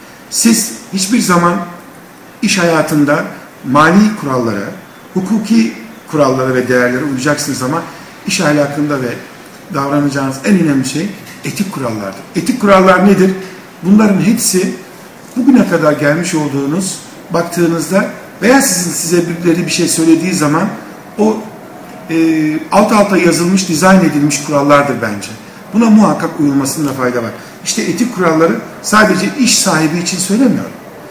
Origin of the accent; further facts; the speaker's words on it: İnebolu, Kastamonu, Turkey; born there; 1957 İnebolu doğumluyum.